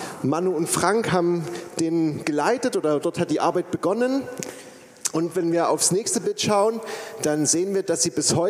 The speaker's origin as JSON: {"language": "German", "town": "Plauen", "region": "Saxony", "country": "Germany", "tie": "born or raised there", "also_born_or_lived": "Leipzig", "said": "weil Plauen meine Geburtsstadt ist. Und zehn Jahre meines Lebens habe ich in Plauen gelebt. Und dann ging es nach Leipzig, aber jetzt ins Erzgebirge"}